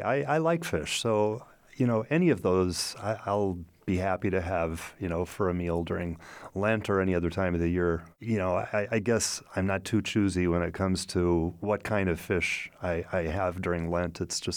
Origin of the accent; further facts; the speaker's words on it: Omaha, Nebraska, United States; Right. Yeah. I grew up in Omaha.